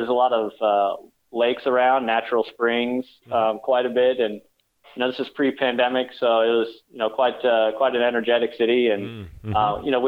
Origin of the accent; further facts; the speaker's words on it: Austin, Texas, United States; born there; So, like I said, I was born in Austin, Texas